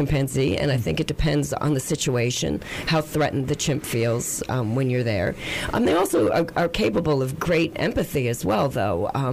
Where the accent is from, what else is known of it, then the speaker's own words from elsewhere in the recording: Pennsylvania, United States; No, I'm not. I'm from Pennsylvania.